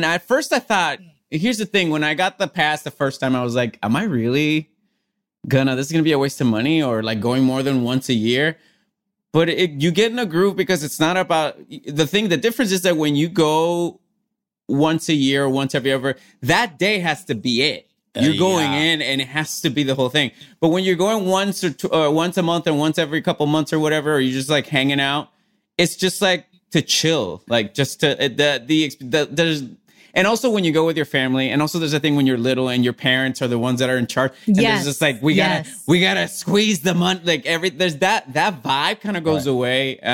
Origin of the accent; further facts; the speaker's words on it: Puerto Rico; I grew up like in Puerto Rico.